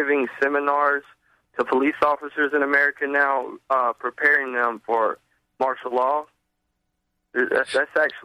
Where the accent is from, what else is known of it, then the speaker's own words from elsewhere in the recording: Alabama, United States; Yeah, and you know, actually, I'm from Alabama